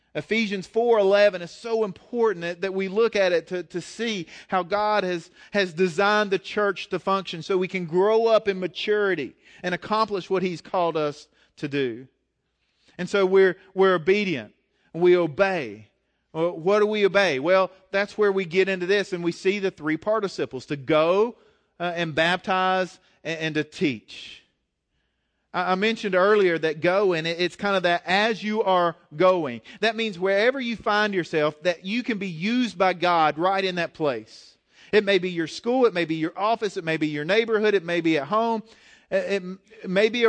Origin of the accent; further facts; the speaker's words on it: Galax, Virginia, United States; born there; I'm in Galax. People need Jesus right here in Galax, right? And I know some of you are like, man, I wish I was born in Hawaii. Have you ever thought like that? It's like, but I was born here and I'm stuck here.